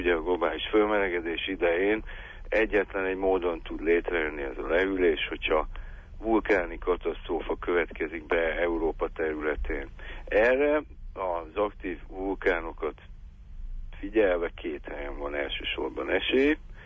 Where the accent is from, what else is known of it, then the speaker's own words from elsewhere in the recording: Debrecen, Hajdú-Bihar, Hungary; mert az én gyerekkoromban, Debrecenben nőttem föl, Debrecenben köztudottan hidegek a telek, hidegebbek, mint Budapesten